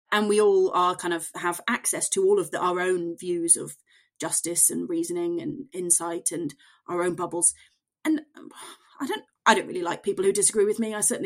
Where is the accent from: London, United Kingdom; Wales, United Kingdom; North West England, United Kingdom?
Wales, United Kingdom; Builth Wells; my hometown of Bilth Wells in rural Wales